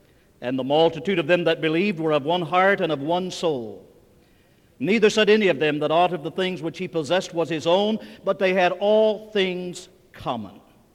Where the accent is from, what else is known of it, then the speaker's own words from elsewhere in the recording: West Virginia, United States; now in Florida, United States; When you're praying about going to New Hampshire or to West Virginia, my home state, don't forget Florida.